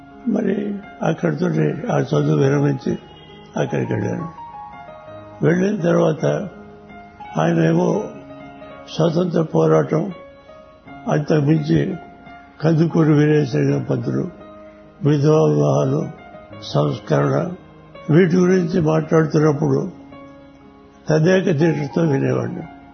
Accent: Dharmavaram, Andhra Pradesh, India; మా స్వగ్రామం ధర్మవరం విజయనగరం జిల్లా

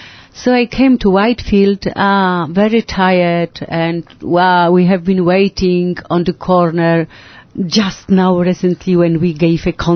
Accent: Poland; English is a second language; I'm from Poland.

